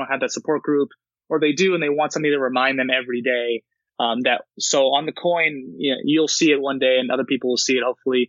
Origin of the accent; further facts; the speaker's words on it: Laguna Niguel, California, United States; I grew up in Laguna Niguel, which is just north of that.